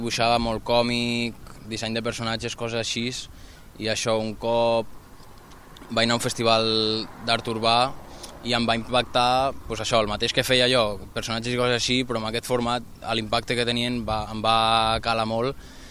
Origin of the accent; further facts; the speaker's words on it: La Seu d'Urgell, Catalonia, Spain; sóc de la Seu d'Urgell, Catalunya, i sóc pintor i muralista.